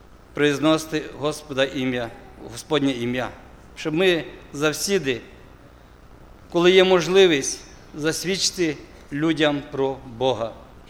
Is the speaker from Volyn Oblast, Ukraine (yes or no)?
yes; Volyn Oblast, Ukraine; вони з Дніпра, я з Волині